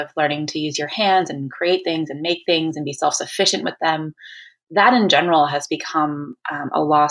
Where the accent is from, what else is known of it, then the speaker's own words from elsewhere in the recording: New York, United States; I was from New York. I had worked on Wall Street.